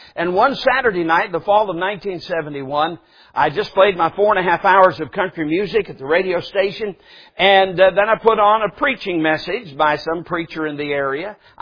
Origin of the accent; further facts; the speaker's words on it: Michigan, United States; 22 years of age, you understand, I come from Yankee land. I'm from Michigan.